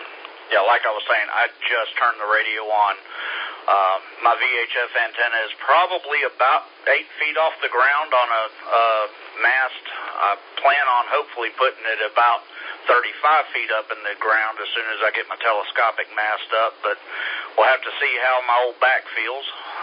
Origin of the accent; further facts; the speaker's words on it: Georgia, United States; I came from Georgia, actually West Georgia, about 25 miles west of Atlanta is where I was living.